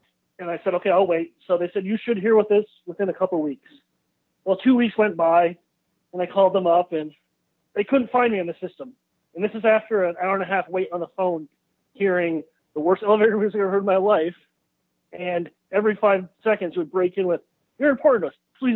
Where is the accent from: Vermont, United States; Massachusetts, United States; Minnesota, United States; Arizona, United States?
Vermont, United States; accent: northern; I'm very far from Tennessee. I'm in Vermont, exactly.